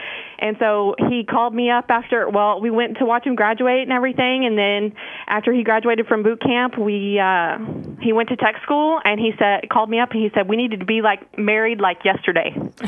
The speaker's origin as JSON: {"language": "English", "region": "Texas", "country": "United States", "lives_now": "Alaska, United States", "said": "We were coming from Texas, sorry. So we're Texas high school sweethearts."}